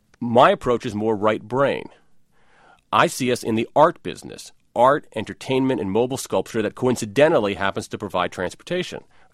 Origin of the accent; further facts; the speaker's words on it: Ohio, United States; I grew up in Ohio while the Rust Belt was rusting.